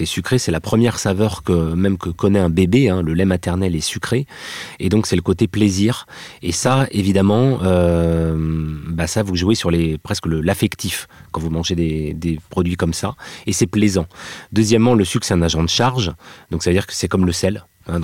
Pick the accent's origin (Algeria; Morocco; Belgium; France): France; Brittany; Breton, alors, je vais pas vous dire.